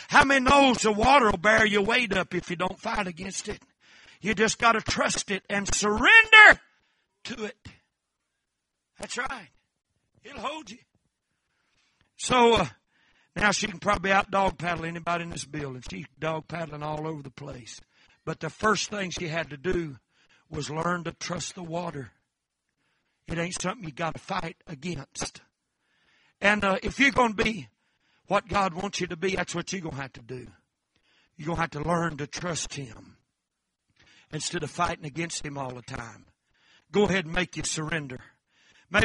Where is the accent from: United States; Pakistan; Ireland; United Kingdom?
United States; See, we're American folks. We're proud people.